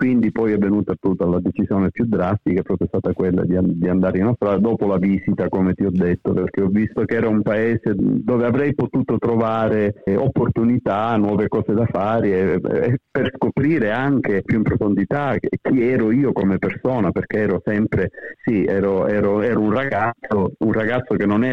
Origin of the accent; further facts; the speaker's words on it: Caltanissetta, Sicily, Italy; also born or lived in Palermo; a Palermo primi 3 anni delle elementari, poi sono tornato a Caltanissetta. Comunque sono cresciuto a Caltanissetta, la mia adolescenza è stata a Caltanissetta, l'università ovviamente a Palermo